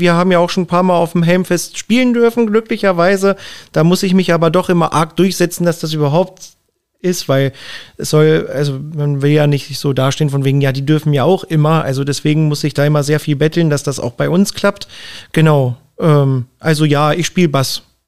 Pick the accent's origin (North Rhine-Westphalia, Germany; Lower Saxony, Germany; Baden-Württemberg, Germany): Lower Saxony, Germany; Helmstedt; Ich bin ja gebürtiger Helmstedter